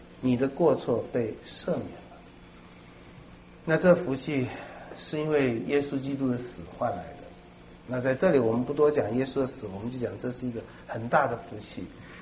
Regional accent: China; 就是真的从我们中国人的话，你是从鬼门关被救出来的

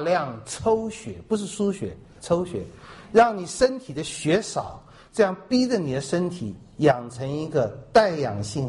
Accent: China; 但我们中国人都是这样，你走遍全世界，中国人一定都是孟母。

